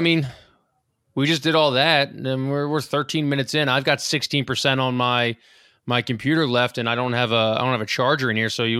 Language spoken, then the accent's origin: English; Rhode Island, United States; accent: Rhode Island; taking my Rhode Island accent or my Rhode Island New England fandom and just like putting it on people